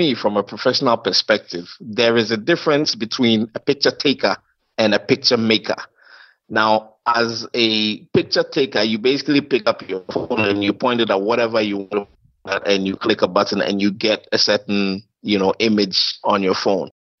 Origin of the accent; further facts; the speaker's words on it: Melbourne, Victoria, Australia; also born or lived in Mount Hagen, Papua New Guinea / Kumasi, Ghana / Accra, Ghana; now in Ghana; So I grew up in Melbourne, spent some years in Mount Hagen in Papua New Guinea. And then after that, we moved back to Ghana. So I spent a few years, maybe 3 years in Kumasi. And then we moved from Kumasi in Ghana to Accra in Ghana